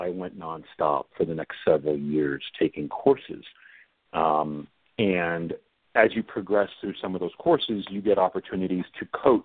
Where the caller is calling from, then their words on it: Spokane, Washington, United States; Spokane, Washington.